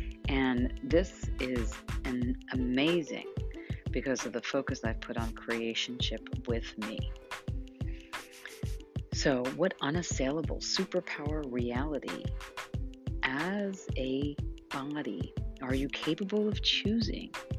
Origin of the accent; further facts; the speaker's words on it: New York, United States; I grew up in New York, right down from the train station.